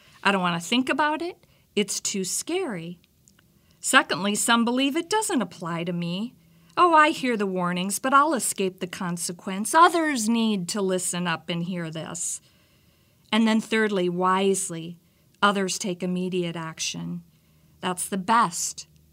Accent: Iowa, United States; I was born and raised in Iowa, and whenever I hear the word warning, I can't help but think of Midwest tornado warnings.

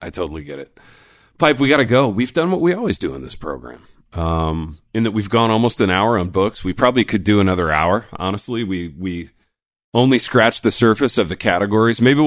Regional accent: Indiana, United States; Like, given that I grew up in Indiana and I spend a whole bunch of time there, I've never seen it.

